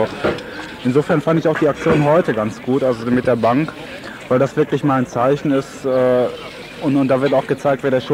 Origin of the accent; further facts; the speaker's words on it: North Rhine-Westphalia, Germany; Ich komme aus der Nähe von Düsseldorf.